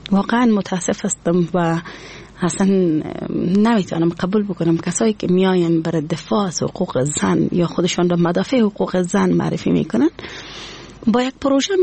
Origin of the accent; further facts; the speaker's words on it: Afghanistan; میتونم بگویم که از افغانستان هستم و همی که بر تمام مردم افغانستان کار میکنم از افغانستان هستم.